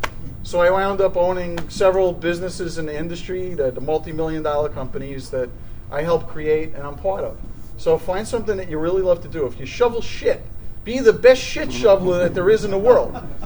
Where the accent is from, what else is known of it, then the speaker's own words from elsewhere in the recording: Brooklyn, New York, United States; I'm from Brooklyn. I'm a Brooklyn street operator. I'm Italian.